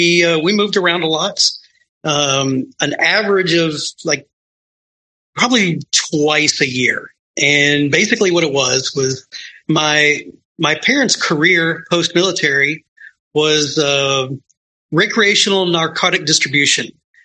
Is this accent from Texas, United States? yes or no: yes; Texas, United States; Generally, my answer to that is, I'm from kind of all over Texas, really.